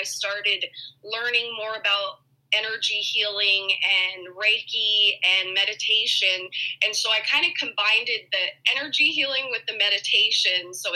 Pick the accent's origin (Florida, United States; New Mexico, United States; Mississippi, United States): New Mexico, United States; And so this summer I came back to my hometown in New Mexico, and I met Julia here in New Mexico